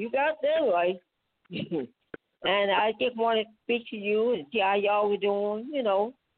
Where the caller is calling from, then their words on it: St. Louis, Missouri, United States; St. Louis, Missouri.